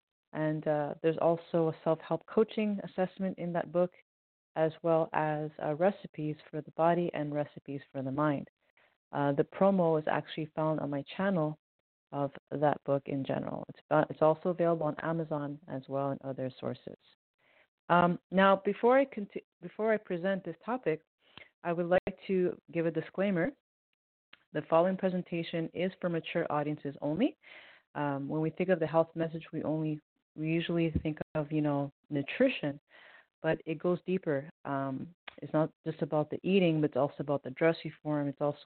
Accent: Montreal, Quebec, Canada; I am originally from Canada, Montreal.

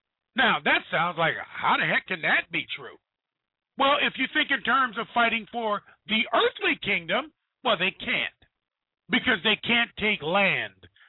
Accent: United States; born there; I've been to 22 countries, and I thank God I was born in America. Even out of Western nations, I thank God that I was born here

